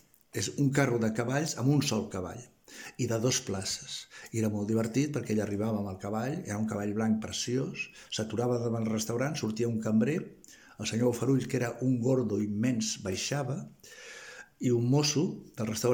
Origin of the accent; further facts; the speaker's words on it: Barcelona, Catalonia, Spain; also born or lived in Balaguer; abans havia viscut a Barcelona, vaig néixer a Balaguer, la província de Lleida. Però als 4 anys me'n vaig anar a viure a Barcelona.